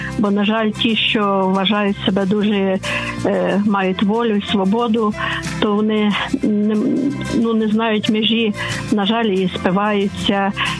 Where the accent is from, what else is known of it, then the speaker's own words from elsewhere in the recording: Lviv, Lviv Oblast, Ukraine; я зі Львова.